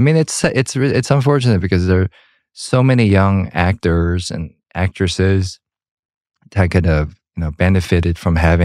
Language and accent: English; Georgia, United States; that was something that was just normal for us growing up in Georgia, in the South